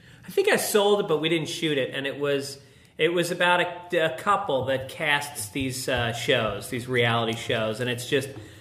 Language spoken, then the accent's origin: English; Ireland; Yeah, I just feel like as an Irish person, I'm so suppressed.